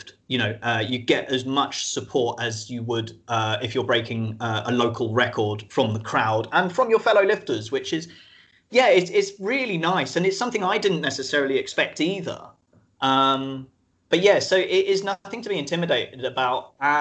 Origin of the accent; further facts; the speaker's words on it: Lewis, Scotland, United Kingdom; also born or lived in Australia; now in Brighton, United Kingdom; on the ships, in my hometown in Lewis, and then over in Australia, and then back here in Brighton.